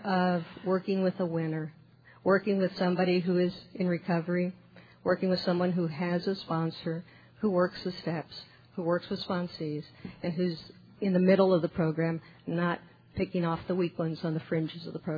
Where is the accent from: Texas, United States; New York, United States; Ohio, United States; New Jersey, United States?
Texas, United States; Austin; I'm an alcoholic. I'm from Austin, Texas.